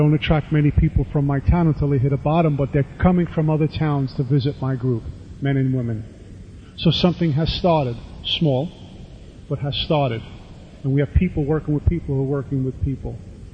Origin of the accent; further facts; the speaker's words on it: Brooklyn, New York, United States; also born or lived in Staten Island; now in Union, United States; I moved to Union. I come from Brooklyn, New York, to Staten Island, New York, and now New Jersey.